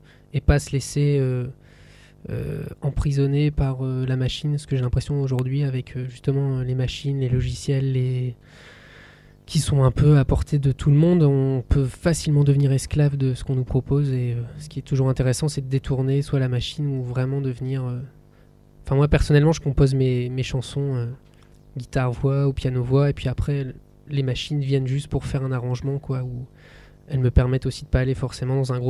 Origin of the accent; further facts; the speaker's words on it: Calais, Hauts-de-France, France; now in Lille, France; Je suis un jeune homme de 27 ans qui habite Lille. Je suis originaire de Calais.